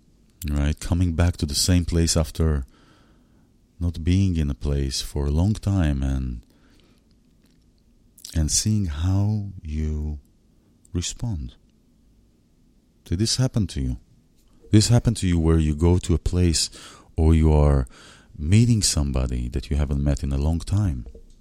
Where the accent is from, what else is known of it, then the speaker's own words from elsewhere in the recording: Israel; I was in Israel and I took my children to visit my parents and see my home country and so forth.